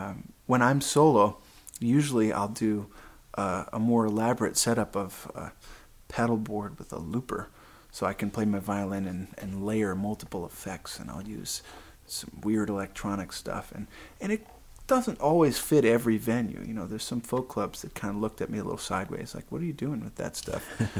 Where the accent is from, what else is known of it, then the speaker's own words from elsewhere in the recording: Illinois, United States; I grew up just outside of Chicago, and I really wanted to play straight-ahead jazz, like bebop